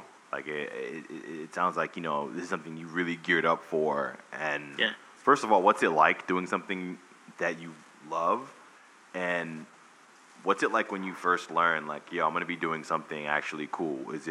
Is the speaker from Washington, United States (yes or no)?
no; Queens, New York, United States; And, you know, being from Queens, anytime I came across a Yankee fan in Queens, I would just get mad.